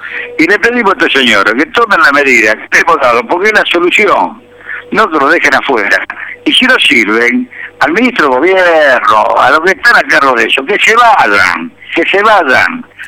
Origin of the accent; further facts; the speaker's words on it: Rosario, Santa Fe, Argentina; Que mi ciudad, que soy rosarino... El pueblo rosarino.